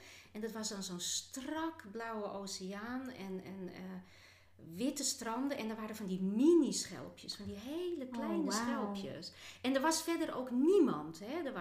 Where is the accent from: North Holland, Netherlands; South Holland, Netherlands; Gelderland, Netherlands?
North Holland, Netherlands; Zaandijk; ik ben geboren in Zaandijk. Oh, ja. Aan de Zaan, tussen de molens bijna. En daar heb ik ook op school gezeten. En na de middelbare school ben ik in Amsterdam gaan studeren.